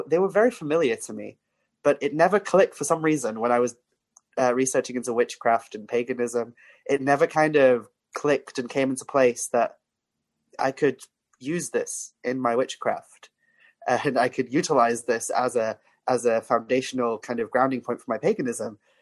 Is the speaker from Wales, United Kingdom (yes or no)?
yes; Wales, United Kingdom; growing up on Anglesey, I was surrounded by circles of stone and standing stones and chambered